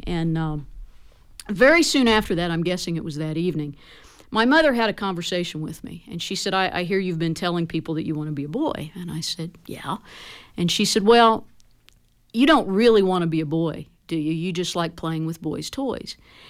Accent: Indiana, United States; Yeah, I'm from Greene County, actually, okay. Just west of here. And that's where I was growing up.

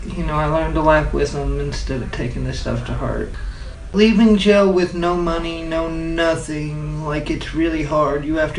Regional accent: Indianapolis, Indiana, United States; I'm from Indianapolis. I'm from the South Side.

